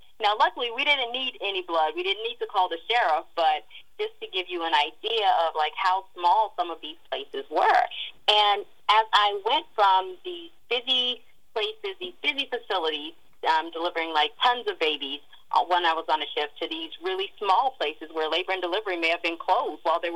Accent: Louisiana, United States; I'm from Louisiana, Vicki. So in Louisiana, we are not accustomed to that type of cold.

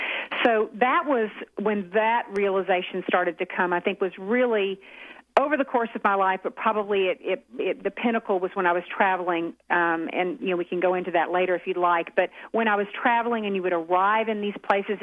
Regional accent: Hot Springs, Arkansas, United States; a little girl that I taught swimming lessons to in my hometown of Hot Springs, Arkansas

